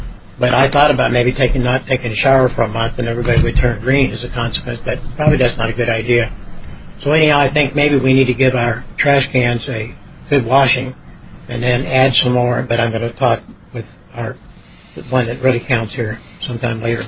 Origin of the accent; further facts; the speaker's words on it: Florida, United States; Now, I'm from Florida, so I want you to know it's a major sacrifice for me to be here this part.